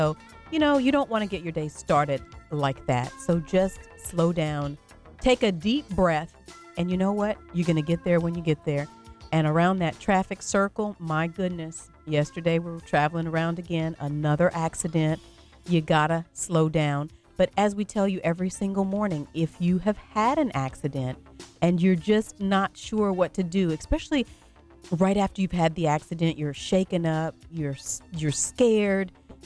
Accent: Louisiana, United States; We grew up in Avoyelles Parish

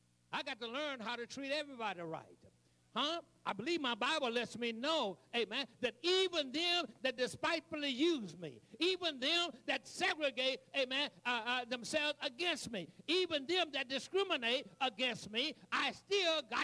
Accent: United States; accent: Eastern; And somebody says that I have what is called a Eastern accent. I sound like I'm from Maryland.

